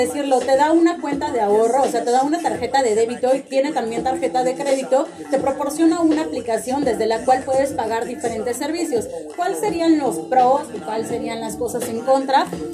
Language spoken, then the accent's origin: Spanish; Mexico; Somos de México. ¿Qué no se nos notan las raíces mexicanas?